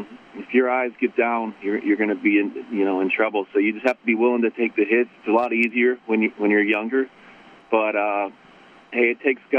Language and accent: English; Pittsburgh, Pennsylvania, United States; sometimes I have to explain to my friends, I'm from Pittsburgh